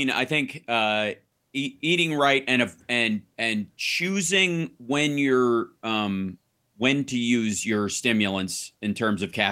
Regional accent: Kentucky, United States; Well, growing up in Kentucky, I was never short of life-threatening situations

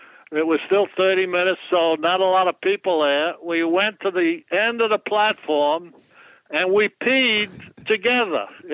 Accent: New York City, New York, United States; I'm from the Big Apple. I think I know my way around.

